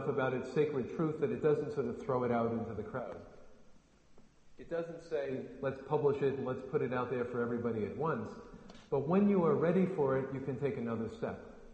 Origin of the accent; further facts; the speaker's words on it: United States; now in United Kingdom; we're in the UK, and I'm from America